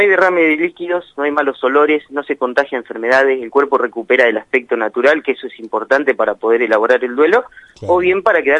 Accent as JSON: {"language": "Spanish", "town": "Adolfo González Chaves", "region": "Buenos Aires Province", "country": "Argentina", "lives_now": "Necochea, Argentina", "said": "Les habla … desde la ciudad de Necochea en este momento, pero soy de Adolfo González Chávez, un pueblito de 450 kilómetros al sur de Capital Federal."}